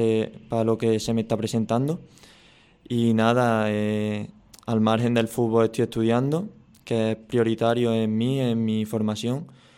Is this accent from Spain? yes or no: yes; Lucena, Andalusia, Spain; Está claro que al ser mi pueblo hay más motivación, pero bueno, pensando en la victoria. Y respecto a mi historia, como bien has dicho, me crié aquí en la cantera de Lucena